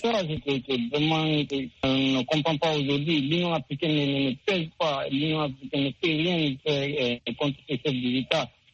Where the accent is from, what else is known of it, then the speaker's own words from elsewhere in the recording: Guinea; Moi, personnellement, je suis de Guinée qu'on a créé